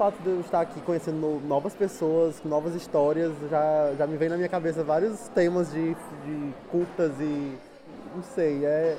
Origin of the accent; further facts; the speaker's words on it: Brazil; now in Porto, Portugal; tenho 21 anos, sou do Brasil. Lá no Brasil eu estudo cinema e audiovisual.